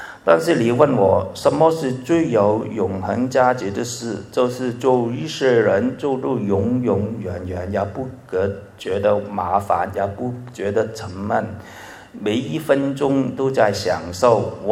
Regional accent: Guangdong, China; 广东我们广东人是比较有钱的

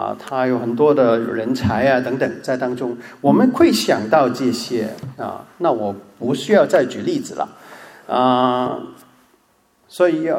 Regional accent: China; 我们是中国人这很清楚了，是吧？

